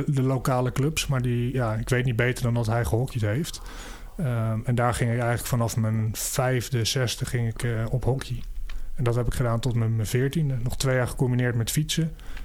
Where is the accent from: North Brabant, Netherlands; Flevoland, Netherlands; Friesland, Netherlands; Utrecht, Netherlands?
Utrecht, Netherlands; Vianen; Ik ben 30 jaar oud. Ik kom uit Vianen.